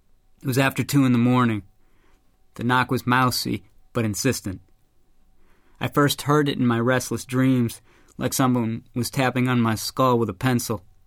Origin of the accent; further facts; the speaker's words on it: Chicago, Illinois, United States; a new book that I'm currently working on, which is set in my hometown of Chicago.